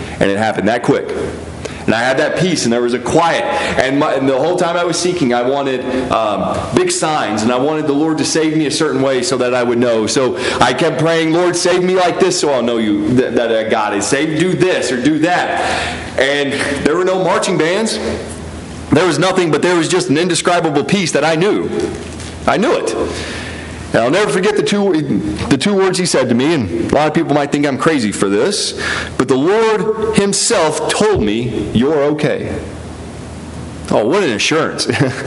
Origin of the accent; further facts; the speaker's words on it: Hendersonville, United States; I was born and raised in Hendersonville, just right up the road, probably about 30 minutes from here.